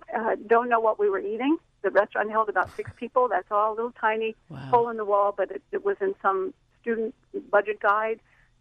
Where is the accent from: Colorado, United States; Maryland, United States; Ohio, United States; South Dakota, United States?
Maryland, United States; Baltimore; And Baltimore. I'm from Baltimore. I've talked to you before. I'm from Reisterstown Road.